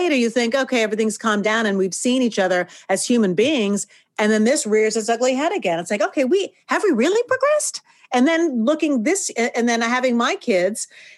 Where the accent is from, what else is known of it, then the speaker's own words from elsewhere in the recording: New York, United States; And when I was growing up, I grew up outside New York, multicultural area.